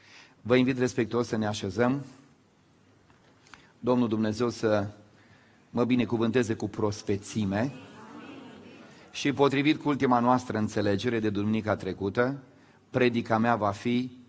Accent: Moldavia, Romania; now in Bucharest, Romania; Când am venit în București și am zis: vedeți că eu vin din Moldova

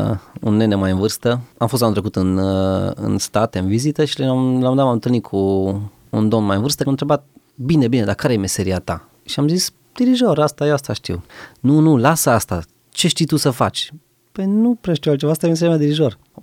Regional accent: Deva, Hunedoara County, Romania; Eu sunt originar din Deva și asta se întâmpla în Deva.

